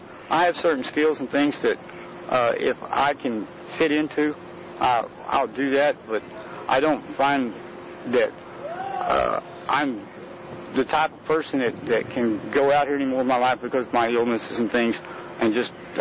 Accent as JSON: {"language": "English", "country": "United States", "said": "you know, as an American and being here on in my lifetime and everything"}